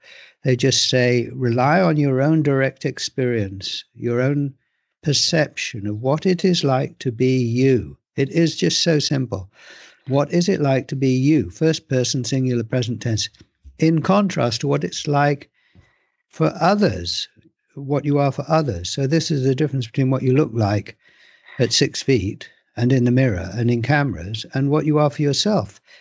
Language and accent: English; England, United Kingdom; born there; Well, I was born in England. I live in England. And I was brought up a Christian.